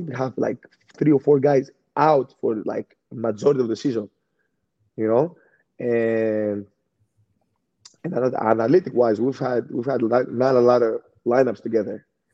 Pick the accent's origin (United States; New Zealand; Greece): Greece; we came from Greece, we came from another. We all, like, you know, we're brothers.